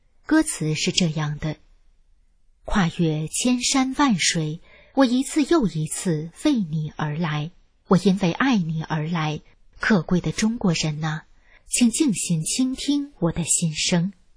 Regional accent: Vietnam; Chinese is a second language; 我是越南人，我的中文很差

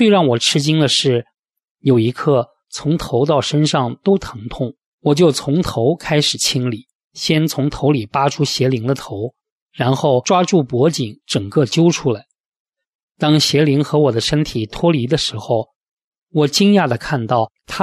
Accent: China; 由于我从小在大陆长大

